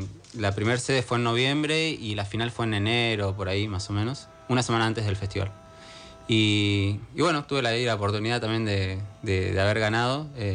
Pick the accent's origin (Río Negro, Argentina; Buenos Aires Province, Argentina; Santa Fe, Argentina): Río Negro, Argentina; Viedma; sí, soy de Viedma, Río Negro.